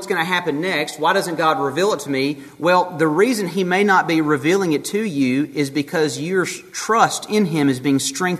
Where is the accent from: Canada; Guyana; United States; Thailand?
United States; Personally, when I'm an American.